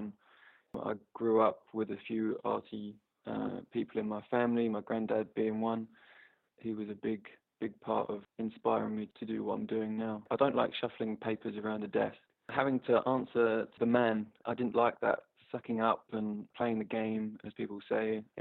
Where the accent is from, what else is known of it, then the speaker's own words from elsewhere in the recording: Upminster, London, United Kingdom; I'm 23, soon to be 24. I'm from Upminster in Essex, and I used to work in the City of London in a boring office job